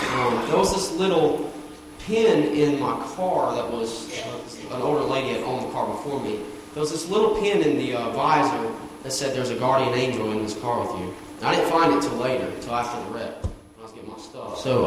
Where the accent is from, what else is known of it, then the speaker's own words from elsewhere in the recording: North Carolina, United States; You know, I'm from North Carolina. I'm 25 years old, so I'm a long way from home.